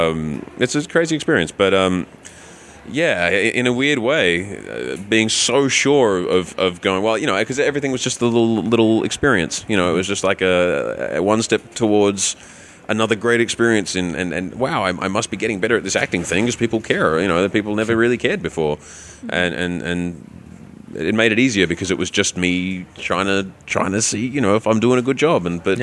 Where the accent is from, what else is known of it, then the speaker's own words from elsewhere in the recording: Australia; I'm from Australia